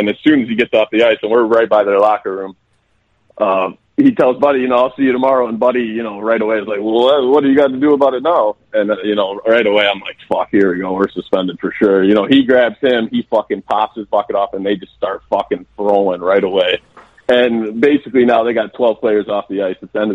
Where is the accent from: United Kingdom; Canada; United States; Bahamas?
United States; Pontiac, Michigan; Yeah, so born and raised in Pontiac, Michigan. Played my youth hockey in Detroit, in the Metro Detroit area.